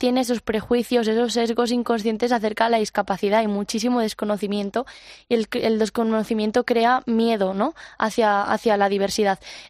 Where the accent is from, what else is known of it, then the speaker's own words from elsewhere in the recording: Galicia, Spain; porque es que soy gallega y allí, por lo menos en mi pueblo, es muy normal el tener el nicho comprado ya para toda la familia